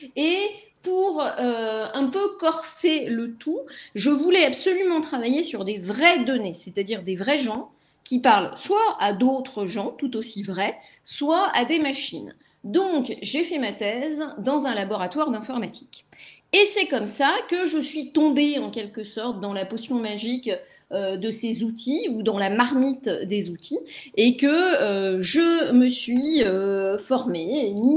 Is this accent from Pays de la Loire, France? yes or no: yes; Le Mans, Pays de la Loire, France; born there; Mais je ne suis pas née ici, je suis née plutôt au niveau de la mer. Je suis née au Mans, là où on voit des voitures à certaines époques de l'année qui vont très très vite et qui sont fort jolies.